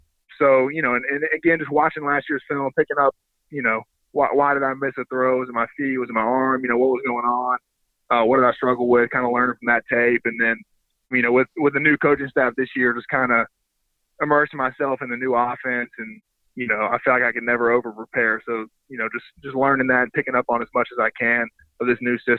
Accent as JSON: {"language": "English", "town": "Chattanooga", "region": "Tennessee", "country": "United States", "tie": "born or raised there", "said": "growing up in Chattanooga, the Southern Conference was always extremely competitive"}